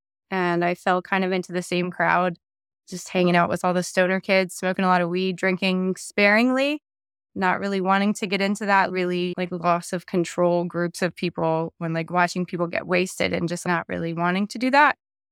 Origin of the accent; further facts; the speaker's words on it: Pennsylvania, United States; I grew up in Pennsylvania.